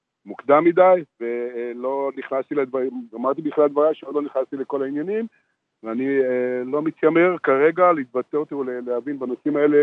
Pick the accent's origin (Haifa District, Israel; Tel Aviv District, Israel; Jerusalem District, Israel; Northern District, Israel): Northern District, Israel; אני בא מאזור הגליל העליון, כן.